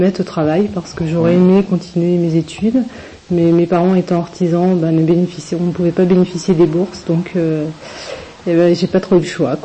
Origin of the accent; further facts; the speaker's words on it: Bressé, France; Oui, je suis née à Bressé.